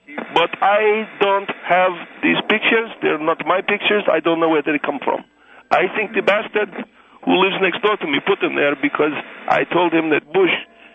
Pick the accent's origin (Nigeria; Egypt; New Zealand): Egypt; now in United States; I come from Egypt. I don't come from it. I come from Egypt.